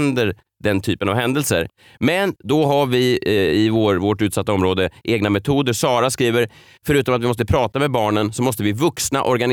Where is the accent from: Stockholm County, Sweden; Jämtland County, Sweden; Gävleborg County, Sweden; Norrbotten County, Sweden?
Stockholm County, Sweden; Stockholm; Jag är ju född och uppvuxen i Vasastan i Stockholm.